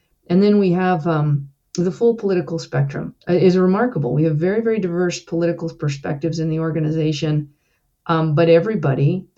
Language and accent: English; the West, United States; I grew up in the West, as I said, in an inholding in the National Forest.